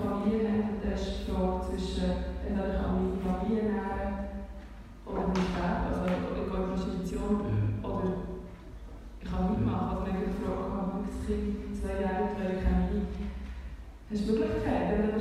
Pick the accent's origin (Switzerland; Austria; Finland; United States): Switzerland; Und wir Schweizer definieren uns ja selber Beruf.